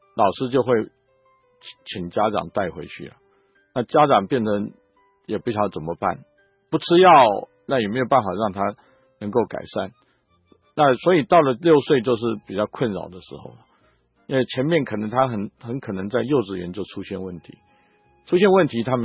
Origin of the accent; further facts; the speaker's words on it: Germany; 这个我们德国人已经把我们所有的内脏的频率都找出来，